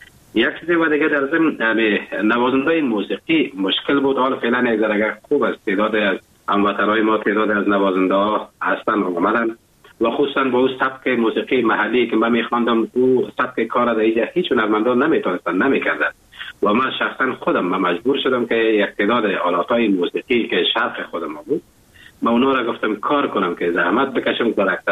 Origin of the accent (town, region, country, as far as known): Afghanistan; now in Germany